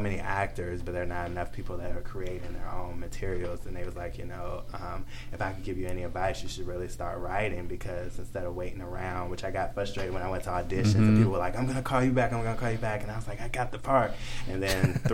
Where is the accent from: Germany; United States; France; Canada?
United States; Virginia Beach, Virginia; also born or lived in Washington, D.C.; I was born in Washington, D.C. I grew up in I grew up in Southern Virginia, which is Virginia Beach, Virginia.